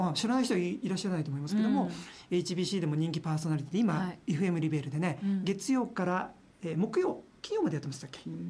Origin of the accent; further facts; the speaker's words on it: Yokohama, Kanagawa, Japan; now in Asahikawa, Japan; 僕もあの横浜出身じゃないですか